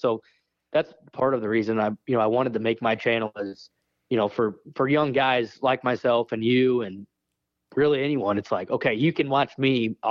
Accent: Iowa, United States; I grew up in Northeast Iowa.

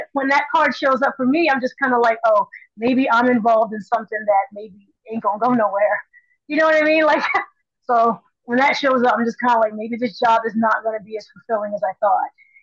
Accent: Camden, New Jersey, United States; I grew up in the hood. Okay. I grew up in Camden, New Jersey.

